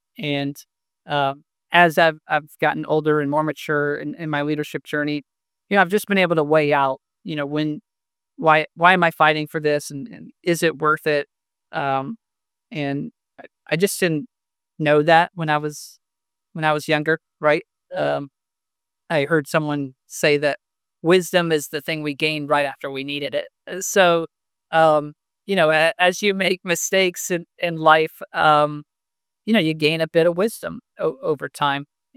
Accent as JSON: {"language": "English", "region": "Indiana", "country": "United States", "lives_now": "Indianapolis, United States", "said": "I'm from Northern Indiana originally, and didn't move too far south. I'm based out of Indianapolis now, but stayed local."}